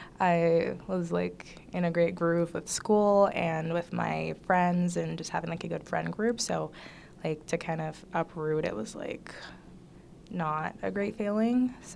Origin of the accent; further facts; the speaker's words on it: Jamaica; now in Canada; I grew up the first half of my life in Jamaica, and then like the other half here in Canada.